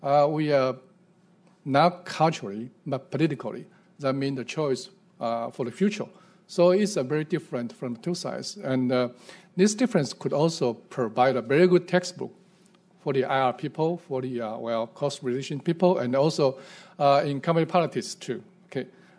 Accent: Taiwan; English is a second language; we are democracy in Taiwan.

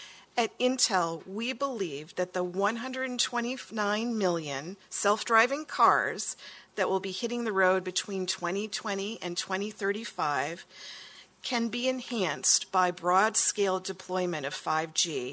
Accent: California, United States; I'm from California, so it's very early morning for me.

